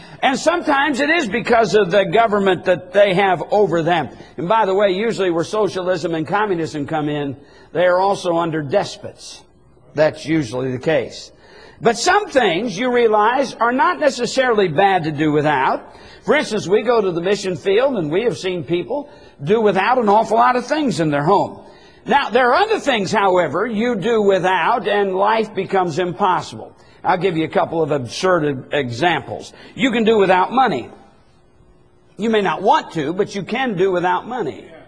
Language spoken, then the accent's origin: English; United States; born there; Of course, I was born in America. I've been free all my life.